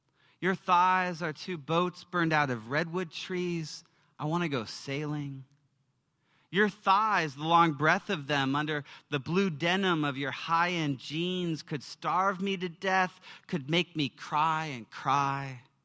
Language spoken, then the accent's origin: English; Portland, Oregon, United States; For coming to San Francisco, it's awesome. I'm a hick from Portland, Oregon, and I did not wear a flannel today.